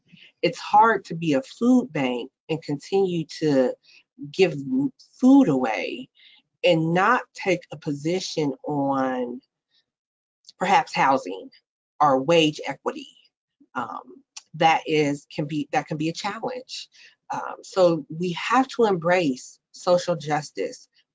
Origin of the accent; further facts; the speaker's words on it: Columbus, Ohio, United States; So for example, I'll just name off some organizations here in my hometown. So City Year Columbus provides, you know, job training, internships, etc., support services to support Black and Brown teenagers and young adults.